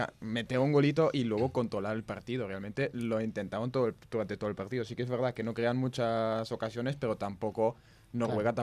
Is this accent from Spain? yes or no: no; Austria; al país, mi tierra, Austria